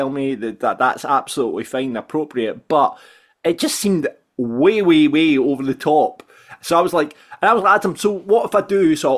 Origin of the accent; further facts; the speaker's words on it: Falkirk, Scotland, United Kingdom; born there; I was born in Falkirk, but hello, welcome to Falkirk Daft.